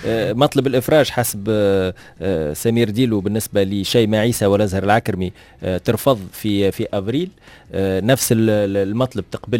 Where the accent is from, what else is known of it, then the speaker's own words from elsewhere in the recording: Tunisia; لا اللي عندنا في تونس ماخذين رخصه نتاع تطوير برمجيات